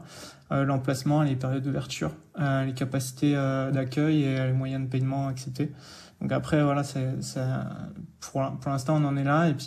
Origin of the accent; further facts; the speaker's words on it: Gap, Provence-Alpes-Côte d'Azur, France; De Gap, la région des Hautes-Alpes.